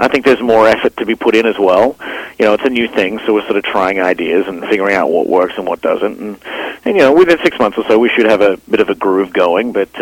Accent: Australia; now in Canada; I just went back to Australia to visit my mother for her 60th

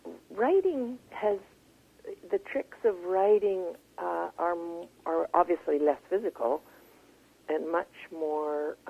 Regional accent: Quebec, Canada; moved away; I came from Quebec in 1970

